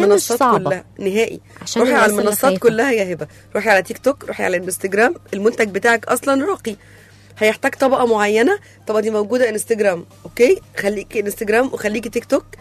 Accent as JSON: {"language": "Arabic", "town": "Port Said", "region": "Port Said Governorate", "country": "Egypt", "said": "في بورسعيد. تمام، احنا من بورسعيد."}